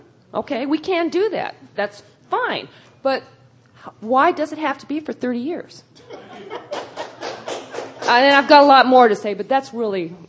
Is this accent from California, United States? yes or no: yes; Los Angeles, California, United States; I'm from the Los Angeles area, and thank you for the discussion.